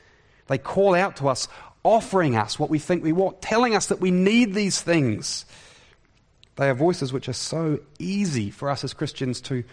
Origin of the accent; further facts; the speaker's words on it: Wellington, New Zealand; born there; Sorry, I was born in Wellington.